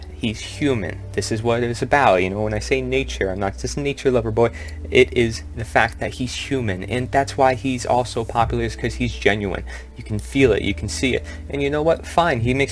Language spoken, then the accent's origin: English; Brooklyn, New York, United States; I was raised in Brooklyn and my parents are from Brooklyn and stuff like that.